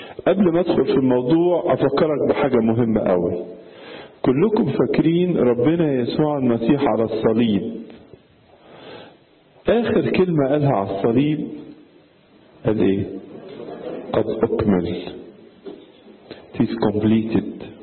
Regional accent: Egypt; أحيانا عندنا في مصر بيوصفوا الستات

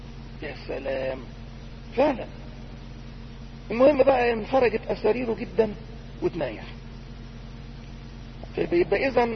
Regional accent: Upper Egypt, Egypt; في مثل عندنا في الصعيد يقول لك الميه السخنه ولا العطش

